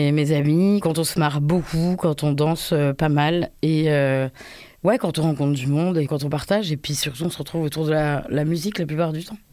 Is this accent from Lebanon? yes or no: no; France; je suis française, ma mère est née en France, ma grand-mère est née en France, mon arrière-grand-mère sont nées en France.